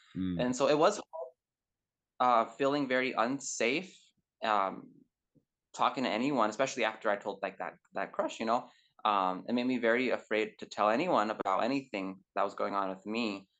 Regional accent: Santa Fe, New Mexico, United States; I'm from Santa Fe, New Mexico, and it's a blue state, very liberal. But I was raised in a very, very conservative pocket in like the evangelical culture and community here.

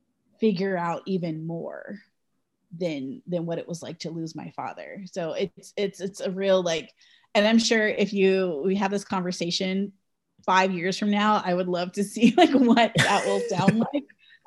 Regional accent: Los Angeles, California, United States; also born or lived in New York / San Francisco; I grew up in Los Angeles and the only other city besides New York and LA that I've lived in is San Francisco. So like, I don't know from rural America

